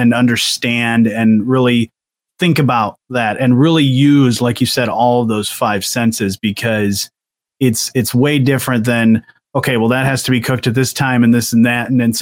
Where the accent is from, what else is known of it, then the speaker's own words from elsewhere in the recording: Michigan, United States; that's a great part, honestly, about growing up in Southwest Michigan is that everything, it's just so bountiful with the many different things, with the vegetables and the fruits.